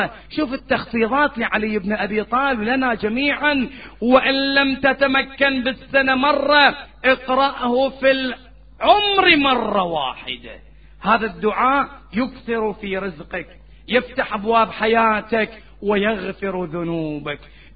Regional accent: Bahrain; يوم اللي تنتمي إلى وطنك تقول أنا بحريني، هذا فخر

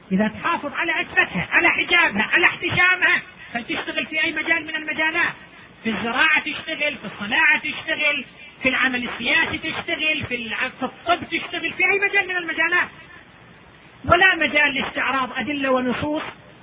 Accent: Saudi Arabia; في إحصائية حتى عندنا هنا في بلدنا، أن الخريجات من الجامعات عندنا في السعودية

